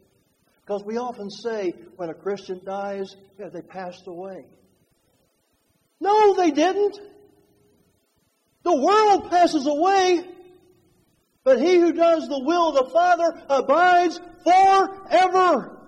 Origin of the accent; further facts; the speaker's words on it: West Virginia, United States; Now, you know, I'm from West Virginia, so don't hold that against me.